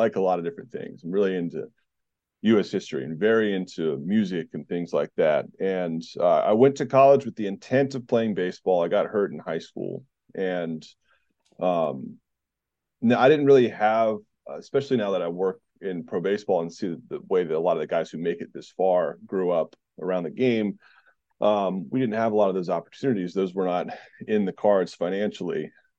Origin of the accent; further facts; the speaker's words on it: Virginia, United States; also born or lived in North Carolina / Georgia; I grew up in Southeast Virginia for the most part. Child of divorce with two loving parents who lived in different places. So I was bouncing back and forth a lot between military bases in North Carolina, Georgia. But mostly home was always Southeast Virginia.